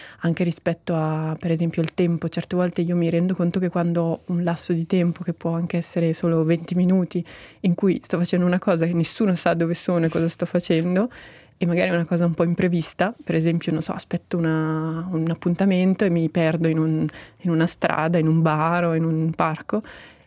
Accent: Monteceneri, Ticino, Switzerland; sono cresciuta a Monteceneri, Camignolo di Fuori più esattamente, nel nucleo di Camignolo di Fuori

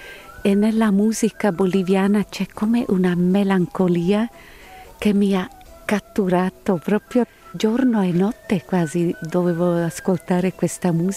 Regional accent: Ticino, Switzerland; Siamo anche cresciuti nelle Cento Valli, proprio vicino alla frontiera con l'Italia, dove non c'è nessuno, proprio né vicini né niente.

